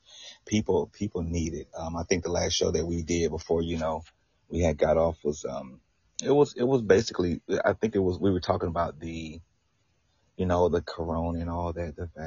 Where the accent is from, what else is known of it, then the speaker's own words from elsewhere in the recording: Texas, United States; now in Florida, United States; I'm from Florida. I was born in Texas and raised in Texas